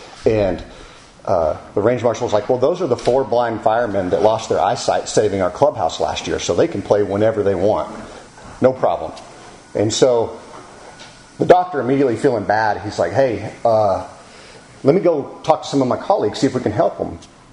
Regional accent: Lubbock, Texas, United States; born there; I was born in Lubbock.

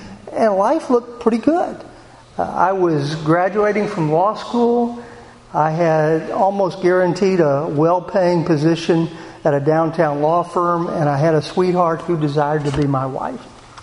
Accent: Houston, Texas, United States; also born or lived in Pasadena; I'm a native Houstonian. I was born in Southwest Houston in 1957

